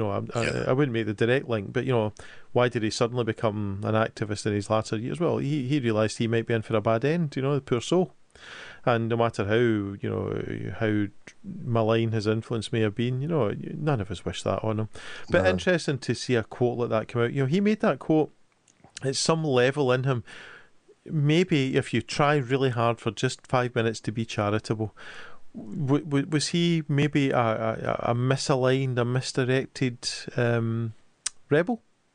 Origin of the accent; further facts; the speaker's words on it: Scotland, United Kingdom; I'm a Scottish left-wing family boy